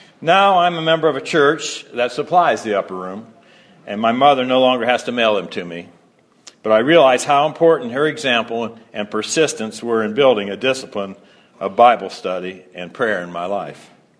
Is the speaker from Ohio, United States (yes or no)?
yes; Ohio, United States; where I grew up in Ohio, it hasn't changed that much.